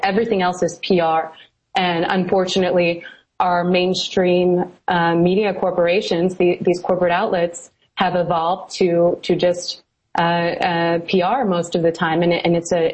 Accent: Midwest, United States; You know, I grew up in the Midwest.

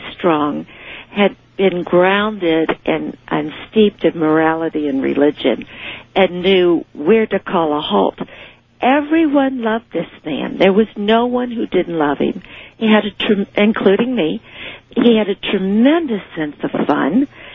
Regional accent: Gainesville, Florida, United States; Ken, by the way, I'm from Gainesville, Florida

